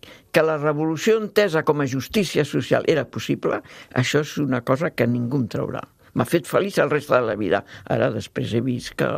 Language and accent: Catalan; France; Catalan is a second language; jo vinc d'una família il·lustrada. En aquell moment era París, era França, jo vinc de França.